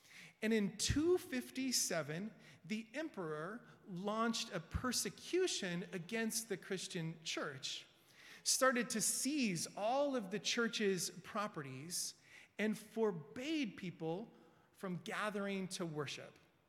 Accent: West Coast, United States; Heidi was our Lutheran. She's from the East Coast. I was our Methodist from the West Coast.

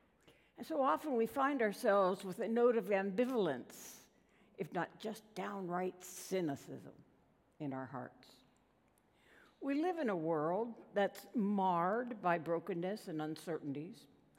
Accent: Pennsylvania, United States; When I was a little child growing up in Pennsylvania, I remember how disappointed we would be if it ended up being a brown Christmas

